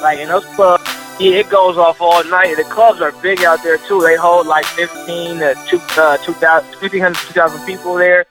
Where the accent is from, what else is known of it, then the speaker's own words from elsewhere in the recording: California, United States; But it's nothing like going back home, you know, I'm from the Bay, nothing like going back home and performing in front of your home crowd, your friends, your family, and getting that reception at home.